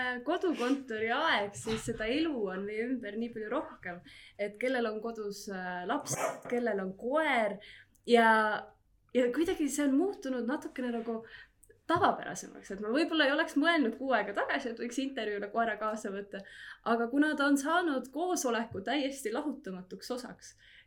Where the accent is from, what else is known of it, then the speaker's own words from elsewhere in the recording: Pärnu County, Estonia; Ma olen ise pärit Pärnumalt